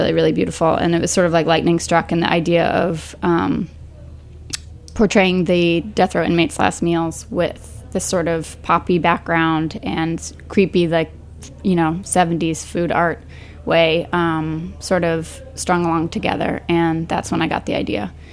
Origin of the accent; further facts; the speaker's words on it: Texas, United States; And a fact from my home state of Texas